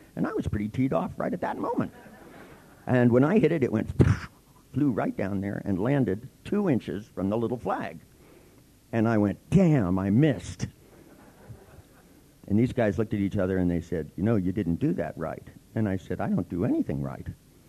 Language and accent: English; California, United States; and I'm from California, when, you know, and it's not that people from California are really more liberal